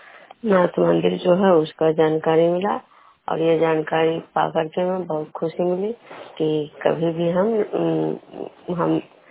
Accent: Vishnupur, Bihar, India; मैं विष्णुपुर ग्राम कजरा पंचायत नालंदा जिला नवनसा प्रखंड के निवासी हूँ।

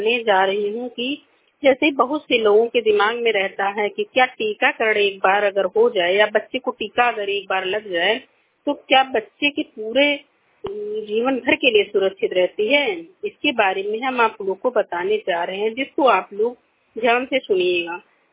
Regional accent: Kalwari, India; मैं कलवारी से हूँ। मेरा उम्र 42 साल है।

